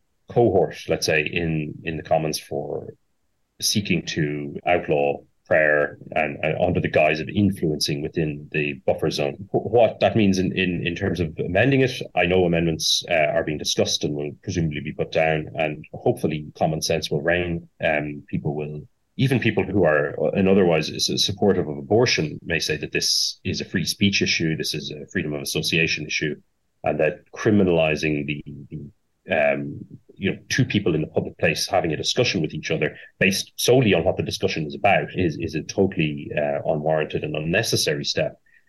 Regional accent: Ireland; I'm an Irishman

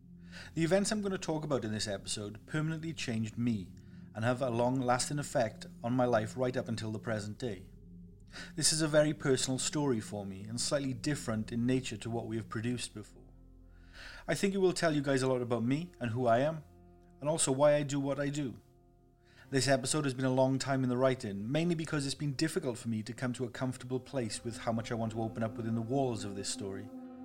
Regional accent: Wales, United Kingdom; I grew up in the Welsh countryside, a small village deep in the heart of the famous Welsh valleys.

